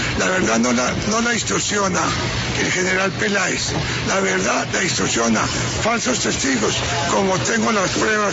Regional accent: Colombia; como colombiano

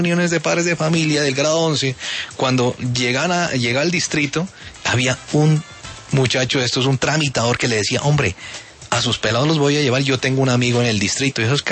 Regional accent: Pasto, Nariño, Colombia; now in Bogotá, Colombia; yo soy pastucito, entonces yo soy pastuso, ¿no?

